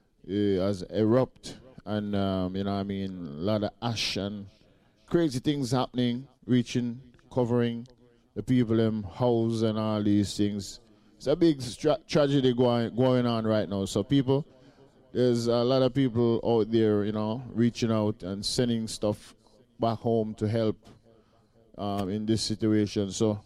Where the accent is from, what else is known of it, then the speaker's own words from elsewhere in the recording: St. Vincent & Grenadines; I'm from St. Vincent and the Grenadines